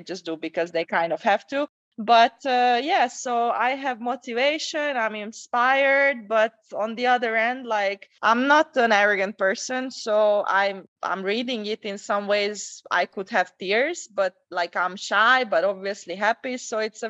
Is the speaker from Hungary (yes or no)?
yes; Hungary; I grew up not in Budapest, but in a small city.